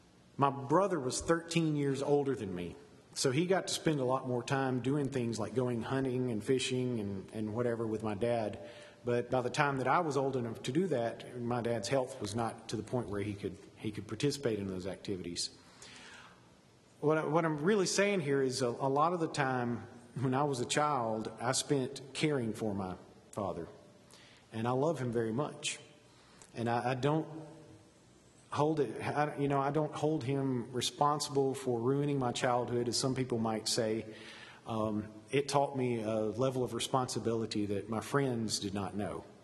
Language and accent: English; Okolona, Mississippi, United States; I'm not from the area. I grew up in Okolona, Mississippi. So don't hold that against me. I didn't go to school there. I went to school in Amory.